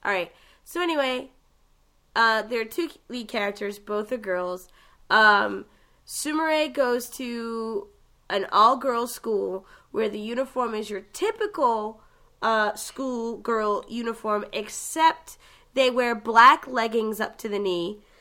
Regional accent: Boston, Massachusetts, United States; accent: Boston; every time I get sick, my accent comes back. So people at my job, the day job, were just like, oh, my God, you sound like you're from Boston.

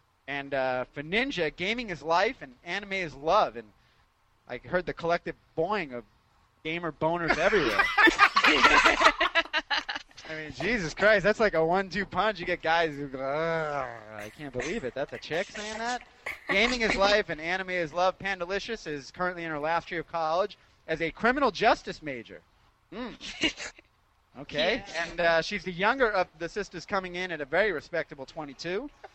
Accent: Massachusetts, United States; Hey, right on. I'm from Massachusetts.

